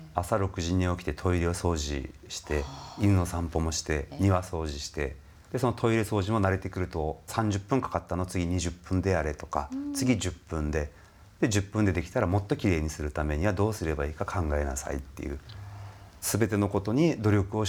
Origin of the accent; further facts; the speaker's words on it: Kyushu, Japan; これでやめたら九州男児としてやっぱプライドが許さなくて